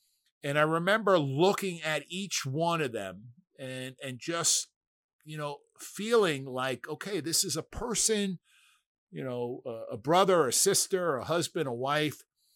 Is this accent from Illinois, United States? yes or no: no; New York City, New York, United States; I'm born and raised in New York City. And so you have this sense of street awareness, street smarts.